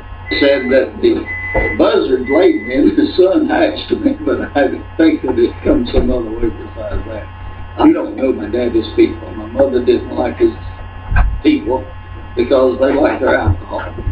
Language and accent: English; Georgia, United States; But I grew up in South Georgia.